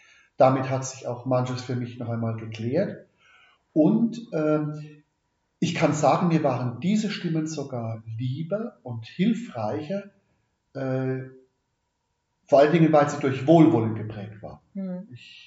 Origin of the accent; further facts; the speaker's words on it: Rhineland-Palatinate, Germany; accent: Palatinate dialect; Also ich komme aus der Pfalz, das wird man wahrscheinlich zwischendurch immer wieder mal hören. Ich werde kein astreines Hochdeutsch pappeln können, würde ich jetzt im Scherzhaft sagen, reden können, sondern kommt immer mal wieder mein Dialekt durch.